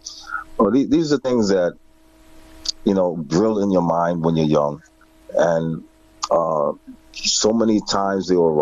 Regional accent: United States; born there; most of the stuff that really affected me was before I was born in America

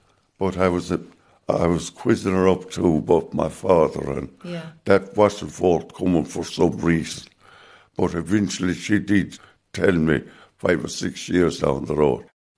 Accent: Kilcairden, Ireland; My mother, God rest her, I took her to my hometown to be buried in Kilcairden.

